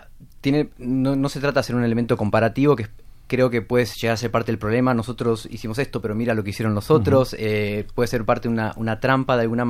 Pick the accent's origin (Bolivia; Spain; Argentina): Spain; España, nosotros como españoles, como miembros de esta sociedad